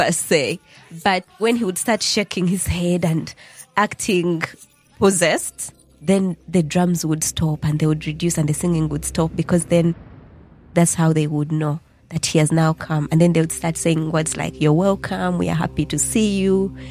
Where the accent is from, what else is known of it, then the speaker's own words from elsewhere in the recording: Central Region, Uganda; In Buganda, my culture, back then